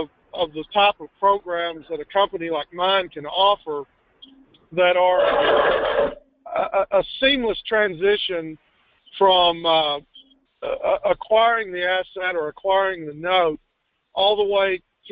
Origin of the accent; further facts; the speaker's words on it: Texas, United States; I hope everybody can understand that my accent is not transplanted New Jersey. I am actually a native Texan.